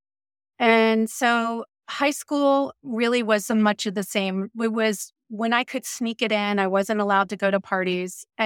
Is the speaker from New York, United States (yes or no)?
no; Delaware, United States; I grew up in Delaware.